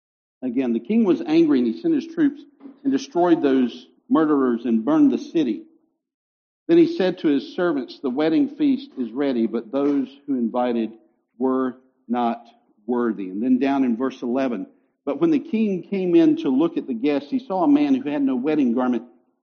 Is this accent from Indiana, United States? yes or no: no; North Carolina, United States; Again, I can say that. I'm from North Carolina.